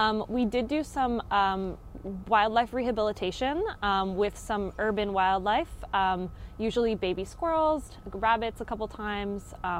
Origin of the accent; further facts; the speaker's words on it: Beaconsfield, Quebec, Canada; I grew up in Beaconsfield.